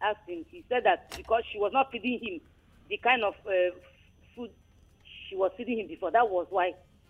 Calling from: Makoko, Lagos, Nigeria; I'm calling from Makoko.

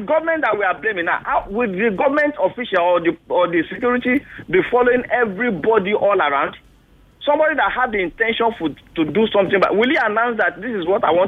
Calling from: Ikeja, Lagos, Nigeria; from Ikeja.

